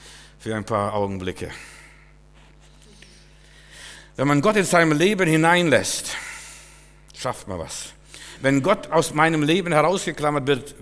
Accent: Klaipėda, Klaipėda County, Lithuania; moved away; Ich bin jetzt mit meiner Familie mal in Litauen, in Memel gewesen, wo ich herkomme, und diese Ecke, wo wir zuletzt wohnten.

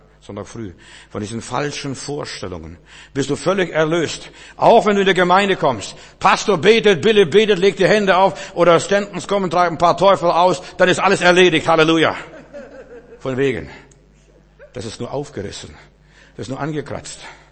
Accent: Bavaria, Germany; Wir sind in Bayern groß geworden

